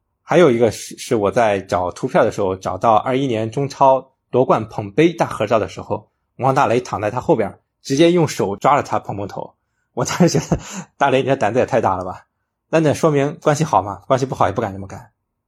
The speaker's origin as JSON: {"language": "Chinese", "country": "China", "said": "咱们是中国人啊"}